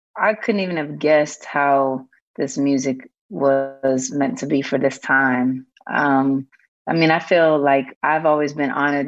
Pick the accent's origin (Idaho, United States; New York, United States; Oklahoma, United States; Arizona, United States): New York, United States; New York City; Hell's Kitchen and also Harlem.